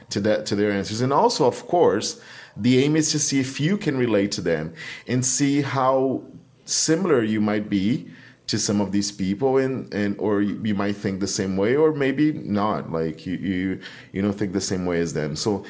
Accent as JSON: {"language": "English", "country": "Brazil", "tie": "born or raised there", "said": "you know, Brazil is my country and I'm in my hometown."}